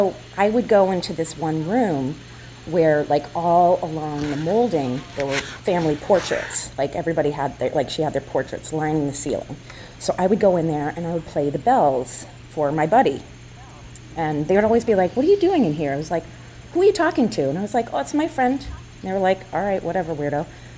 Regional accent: Massachusetts, United States; born there; Let's see. I was born in Massachusetts. There's a lot of ghosts in New England.

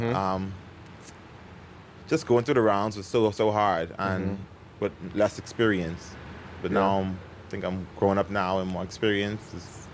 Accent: Bahamas; Because it's an island, but no, it was kind of normal for us.

